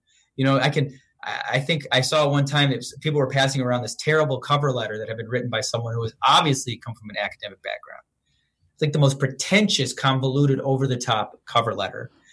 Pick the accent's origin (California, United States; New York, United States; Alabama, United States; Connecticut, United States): New York, United States; Rochester; And we're from Rochester, New York.